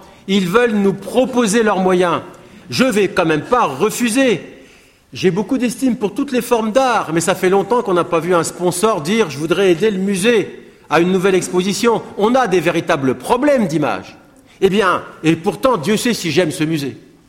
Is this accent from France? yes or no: yes; Metz, Grand Est, France; après que j'ai eu l'occasion de dire que j'étais de Metz, puisqu'on me le demandait à l'entrée